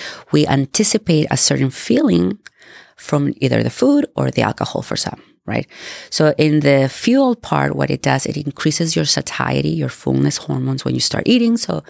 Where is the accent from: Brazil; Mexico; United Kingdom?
Mexico; moved away as an adult; now in United States; I was born and raised in Mexico and I went to medical school there. When I finished my school, I came to the United States to do my USMLE boards.